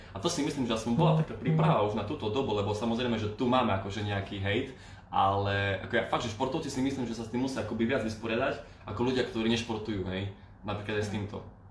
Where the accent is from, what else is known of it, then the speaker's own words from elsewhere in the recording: Košice, Košice Region, Slovakia; ako som ako Košičan, takže ako rodinný východniar.